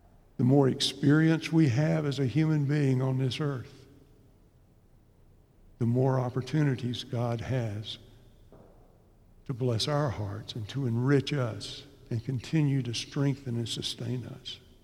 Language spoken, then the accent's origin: English; Bradenton, Florida, United States; born there; now in Fort Worth, United States; I was born in Bradenton, Florida. We live in Fort Worth, Texas, and we've lived here longer than we've lived anywhere as a married couple.